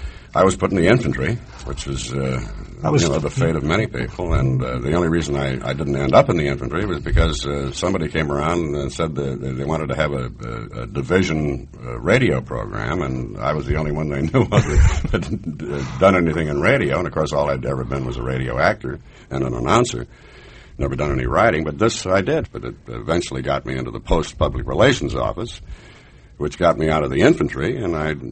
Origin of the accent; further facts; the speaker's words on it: Seattle, Washington, United States; now in San Francisco, United States; Before that, I was in the theater in Seattle, which is my hometown, and then I did radio jobs there because the theater didn't pay us any money